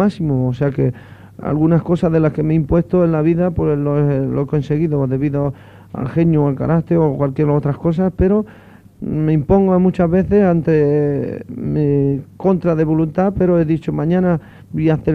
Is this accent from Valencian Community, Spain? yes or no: no; Toledo, Castilla-La Mancha, Spain; Y esto para mí, pues indiscutiblemente, como toledano, me honra.